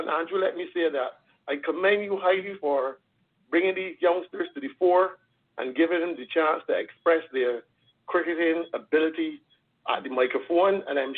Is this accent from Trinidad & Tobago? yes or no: yes; Trinidad & Tobago; As a Trinidadian, he's brilliant enough that he should understand.